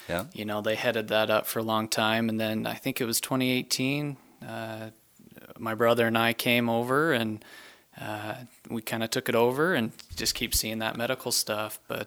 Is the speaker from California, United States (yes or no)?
no; Utah, United States; also born or lived in Oregon; So we did school in Oregon, okay. And then we came from Utah originally.